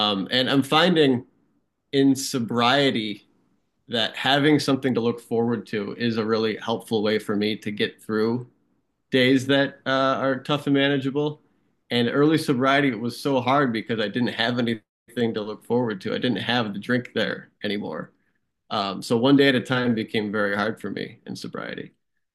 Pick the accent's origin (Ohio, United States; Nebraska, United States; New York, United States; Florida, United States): New York, United States; Hamburg; So I am from Hamburg, New York. I grew up in the village of Hamburg.